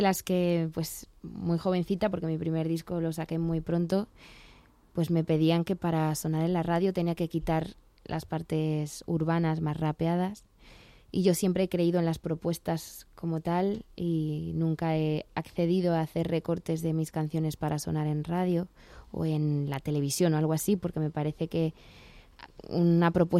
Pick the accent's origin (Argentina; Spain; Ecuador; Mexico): Spain; Madrid, Community of Madrid; born or raised there